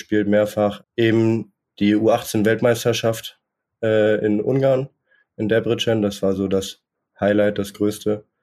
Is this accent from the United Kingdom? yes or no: no; Hanover, Lower Saxony, Germany; Nee, also ich komme aus Hannover